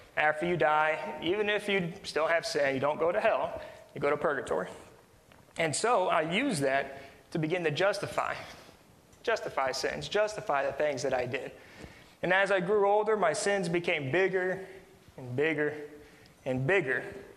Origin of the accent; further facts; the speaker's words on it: Jefferson City, Missouri, United States; I was born, I was raised in Jeff City. We went to a Catholic grade school. We went to a Catholic high school.